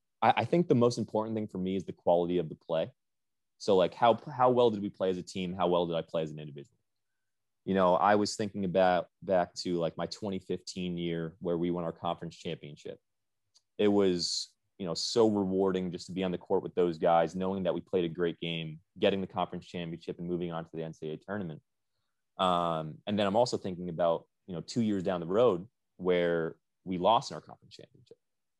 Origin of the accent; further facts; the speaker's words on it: Boston, Massachusetts, United States; A lot of us knew each other for a very long time, growing up in the Boston area.